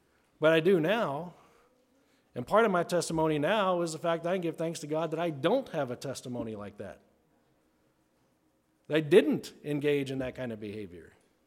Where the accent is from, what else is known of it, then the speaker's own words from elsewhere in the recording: Maryland, United States; when I grew up, the church I grew up in Maryland, every Sunday evening there was testimony time.